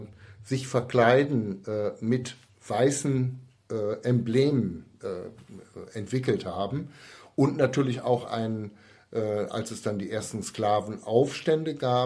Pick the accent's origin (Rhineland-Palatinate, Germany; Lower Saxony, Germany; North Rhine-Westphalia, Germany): North Rhine-Westphalia, Germany; Cologne; ich bin in Köln aufgewachsen, wenn auch nicht geboren.